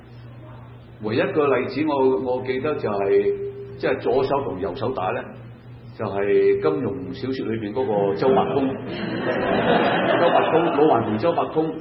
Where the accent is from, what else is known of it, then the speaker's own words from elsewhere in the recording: China; 我哋都係中國人講係嘛？